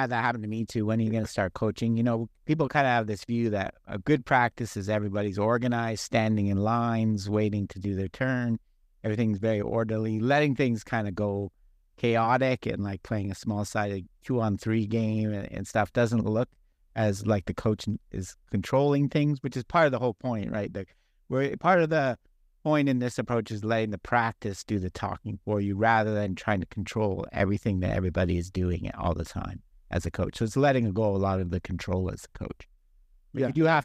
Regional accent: Toronto, Ontario, Canada; now in Arizona, United States; I am Canadian. I'm from Toronto, and I grew up playing hockey.

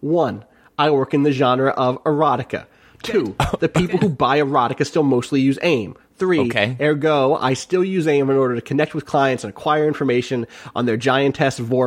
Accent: Canada; being Canadian, I'm not even really supposed to be using it because it requires an American address and phone number to make an account

